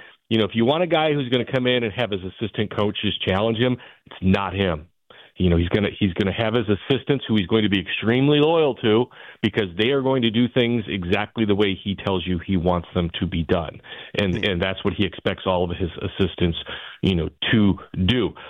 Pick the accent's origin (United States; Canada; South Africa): United States; Chicago, Illinois; I grew up in Chicago.